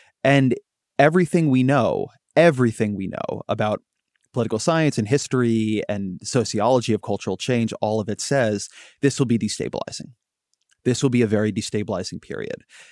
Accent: California, United States; born there; Right. I'm a Californian by birth.

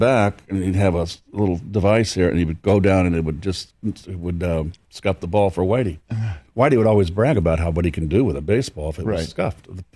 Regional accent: San Francisco, California, United States; Because when McCovey came up with the Giants, I'm from San Francisco.

